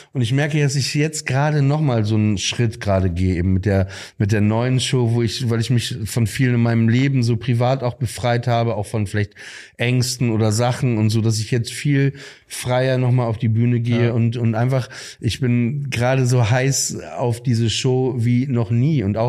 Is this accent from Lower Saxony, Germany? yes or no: yes; Papenburg, Lower Saxony, Germany; Ich bin 29 Jahre alt, ich komme aus Papenburg im Emsland. Ich bin Jude.